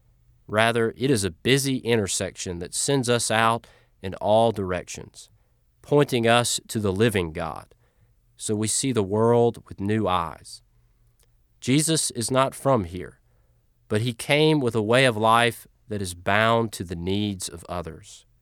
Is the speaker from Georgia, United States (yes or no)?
yes; Georgia, United States; I am thankful that I am a boy from Georgia.